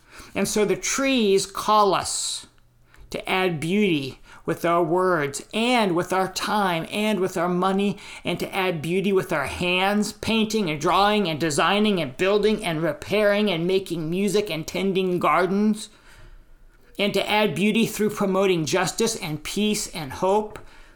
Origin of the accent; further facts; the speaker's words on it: North Carolina, United States; The first tree I remember as a kid growing up in North Carolina was two dogwoods that stood at one corner of my parents' front yard.